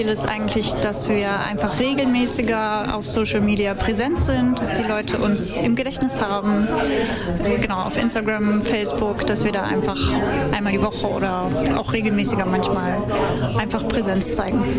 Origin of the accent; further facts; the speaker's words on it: Lower Saxony, Germany; now in Osnabrück, Germany; ich wohne seit 9 Jahren hier. Ich bin zum Studium hergezogen und komme eigentlich aus der Nähe von Hameln, vom Rattenfänger.